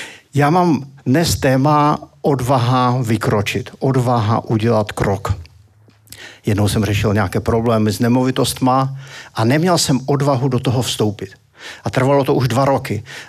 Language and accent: Czech; Zlín Region, Czechia; já jsem narozený v březnu, já jsem Valach